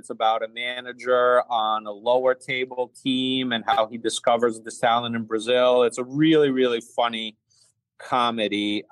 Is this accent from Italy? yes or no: yes; Italy; English is a second language; also born or lived in France; I grew up in Italy. I spent a lot of time in France as well.